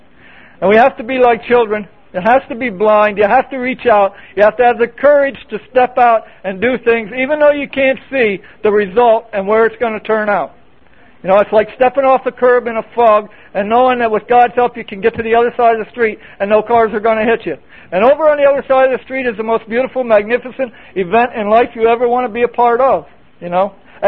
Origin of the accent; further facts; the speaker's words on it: Pennsylvania, United States; I was able to go to my hometown in Pennsylvania.